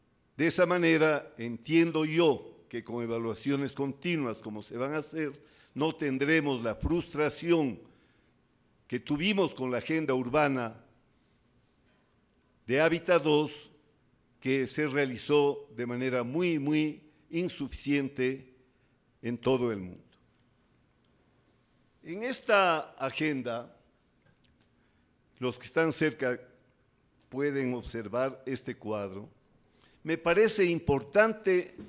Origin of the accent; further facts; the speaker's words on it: Ecuador; haciéndonos perder la perspectiva de lo que debemos hacer como ecuatorianos